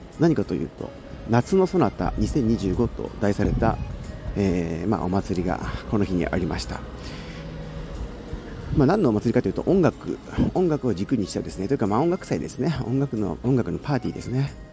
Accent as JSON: {"language": "Japanese", "town": "Ichikawa", "region": "Chiba", "country": "Japan", "tie": "born or raised there", "said": "まあ、生まれも育ちも今住んでいるのも千葉県の市川市という、そんな人物なんですが、"}